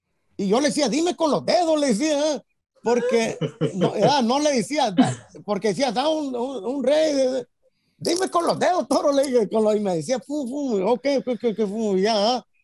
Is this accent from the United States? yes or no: yes; Los Angeles, California, United States; also born or lived in Hermosillo; aquí crecimos nosotros en Los Ángeles. Uh-huh. Nosotros somos de Hermosillo, Sonora.